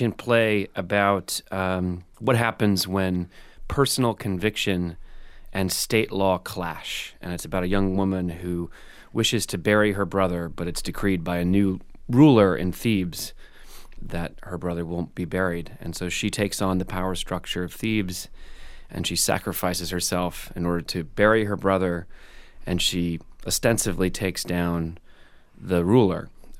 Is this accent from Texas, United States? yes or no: no; Brooklyn, New York, United States; I'm white. I'm from Brooklyn. I'm an outsider to their community.